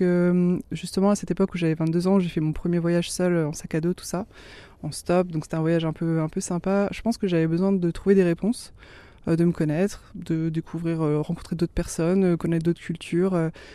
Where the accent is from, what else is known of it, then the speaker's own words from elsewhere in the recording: Grand Est, France; je viens d'Alsace, j'ai 34 ans, j'ai grandi près de Colmar en Alsace.